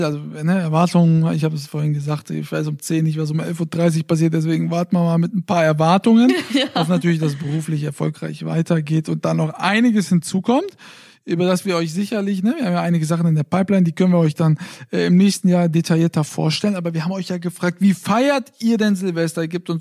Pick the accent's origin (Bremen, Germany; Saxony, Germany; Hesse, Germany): Hesse, Germany; Fulda; dann auch noch in meiner Heimatstadt Fulda.